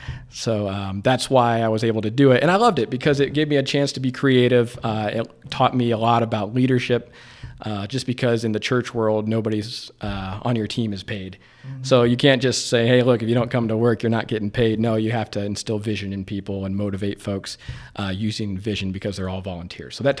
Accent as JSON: {"language": "English", "town": "Berlin", "region": "Ohio", "country": "United States", "tie": "born or raised there", "said": "I grew up in Berlin, Ohio, so that's Amish country, as you know. We're both native to that area."}